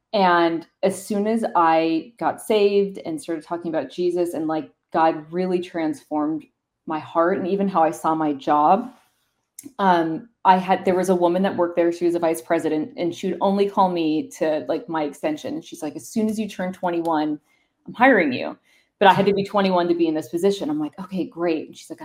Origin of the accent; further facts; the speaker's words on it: Las Vegas, Nevada, United States; So being born and raised in Las Vegas, the casino world is an easy like jump